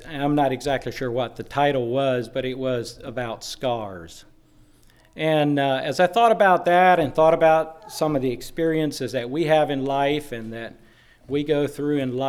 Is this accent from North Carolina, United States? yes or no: yes; North Carolina, United States; Reuben was correct that we are from North Carolina, from a new congregation.